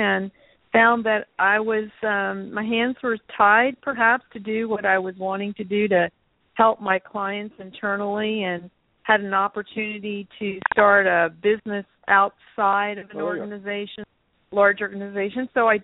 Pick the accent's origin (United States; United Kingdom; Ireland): United States; Miami, Florida; I'm originally from Miami, Florida.